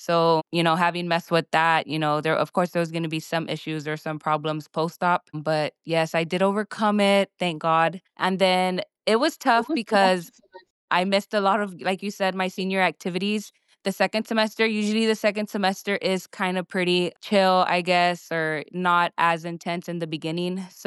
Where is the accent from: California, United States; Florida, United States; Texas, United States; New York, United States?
Texas, United States; Donna; also born or lived in Harlingen, United States; I'm from the Valley, born in Harlingen, raised in Donna, and then stayed in the Valley. Haven't moved anywhere outside of the Valley. The Valley is my home.